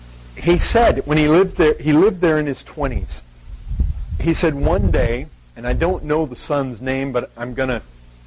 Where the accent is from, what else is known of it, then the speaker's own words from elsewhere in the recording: Ireland; Sometimes, you know, I'm Irish and get all red, and people see it.